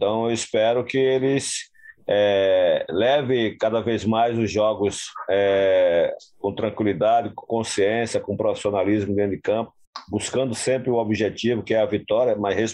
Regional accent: Feira de Santana, Bahia, Brazil; Sou baiano, sou de Feira de Santana.

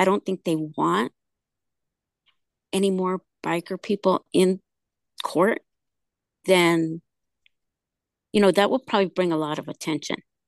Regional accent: California, United States; A Mother's Voice goes and goes to Sacramento, because I'm from California.

